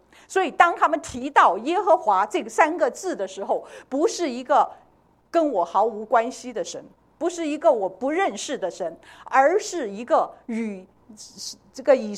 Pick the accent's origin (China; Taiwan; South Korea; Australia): China; 我们中国人起名字都要想个有一个意境的。